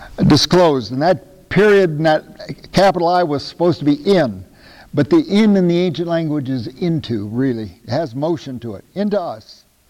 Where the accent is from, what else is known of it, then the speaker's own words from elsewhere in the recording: United States; You know, I'm an American. I have such a low level of suffering.